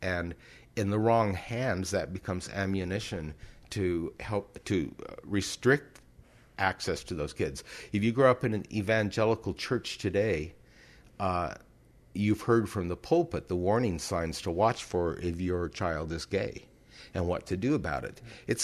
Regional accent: Klamath Falls, Oregon, United States; Klamath Falls, Oregon.

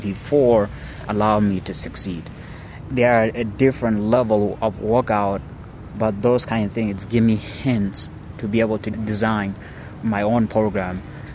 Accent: South Sudan; English is a second language; You know I'm from South Sudan and you guys kill my people.

